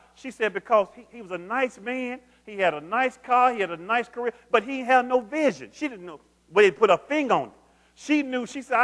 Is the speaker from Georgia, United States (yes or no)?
no; Tennessee, United States; I'm from Tennessee. So ain't nothing wrong with the South. I grew up in the South.